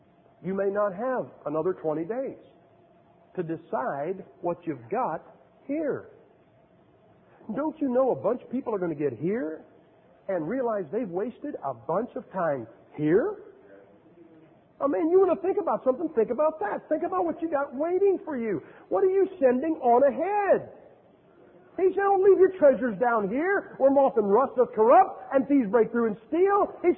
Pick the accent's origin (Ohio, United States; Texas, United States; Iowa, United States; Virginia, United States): Ohio, United States; Massillon; I'm from Massillon, Ohio. That's where pro football started.